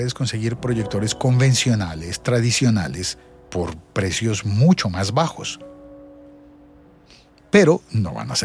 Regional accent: Colombia; La batería cuesta, al menos en mi país, en Colombia, cuesta unos $60.

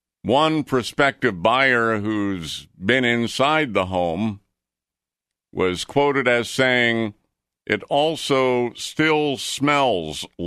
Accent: United States; me as an American, I will not be imbibing in a Tsingtao.

